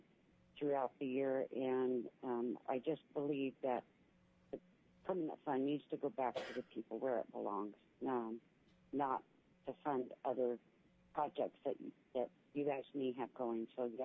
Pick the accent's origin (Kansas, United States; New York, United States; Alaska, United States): Alaska, United States; Swatotna; I'm from Swatotna, and I want to state that I am for Senate Bill 23